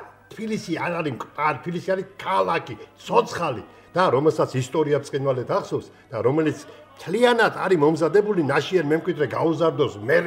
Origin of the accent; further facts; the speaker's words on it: Tbilisi, Georgia; და იმ ქუჩაზე, სადაც მე დავიბადე, იქ დადიან, ეხლა აი ამ 65 წლის გადმოსახედიდან. და იქიდან ჩანდა ხელის გულზე ხარფუხი, მაედანი, მედანი, რიყე, პესკი, სეიდაბადი, ორთაჭალა, ნადიკვარი, ეგ აქ აქვარ გაზდილი